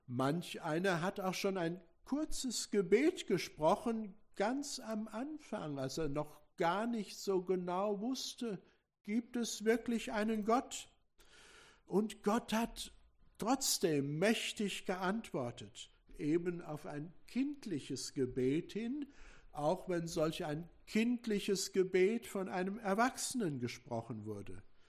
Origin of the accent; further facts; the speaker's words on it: Recklinghausen, North Rhine-Westphalia, Germany; Wir kommen aus Recklinghausen, meine Frau und ich.